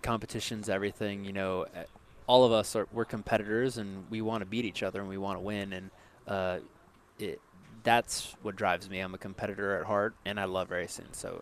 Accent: Miami, Florida, United States; I had 5 acres where I grew up in Miami

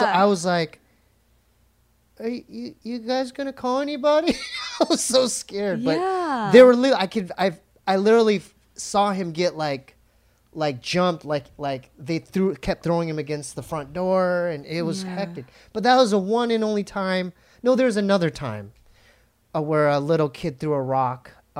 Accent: Poway, California, United States; But, I mean, it reminds me of Poway. Yeah. I'm from Poway.

